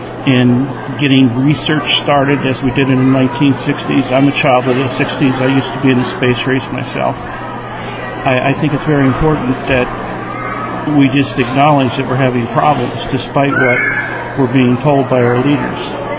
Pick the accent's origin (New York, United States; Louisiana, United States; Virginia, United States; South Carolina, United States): New York, United States; Watertown; I'm from Watertown, New York. It's the eastern end of Lake Ontario.